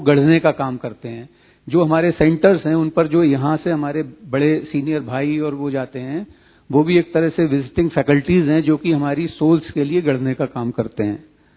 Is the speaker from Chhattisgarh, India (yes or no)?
no; Lucknow, Uttar Pradesh, India; मेरा संक्षिप्त परिचय है कि मैं लखनऊ से हूँ